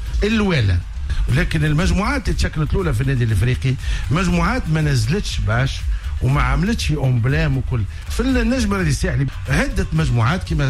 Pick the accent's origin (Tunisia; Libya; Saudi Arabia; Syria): Tunisia; لكن اللي تاثرنا به نحن كتوانسه هو الالترا تاع ايطاليا